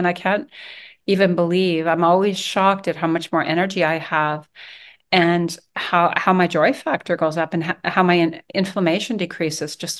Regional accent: Canadian Shield, Canada; growing up in the Canadian Shield in the middle of the bush as a child

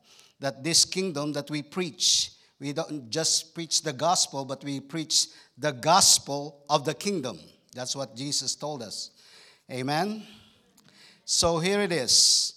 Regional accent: Texas, United States; And I'm from Texas. That's what we do in Texas.

